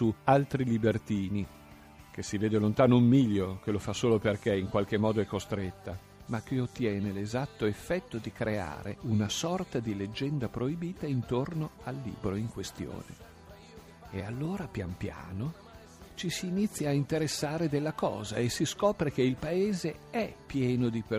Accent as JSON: {"language": "Italian", "town": "Correggio", "region": "Emilia-Romagna", "country": "Italy", "said": "E sopra le giacchette ci avevano messo un cartellino con scritto: «Io vengo da Correggio, il paese di Antonio Allegri». Di modo che, se anche qualcuno di noi si fosse perso"}